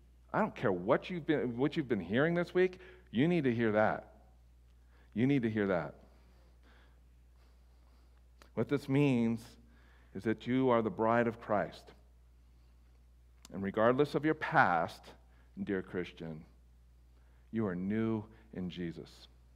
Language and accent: English; Ireland; because, you know, we're both Irish.